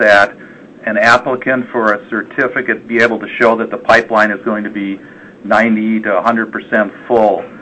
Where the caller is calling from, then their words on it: Washington, District of Columbia, United States; I'm on from Washington, D.C.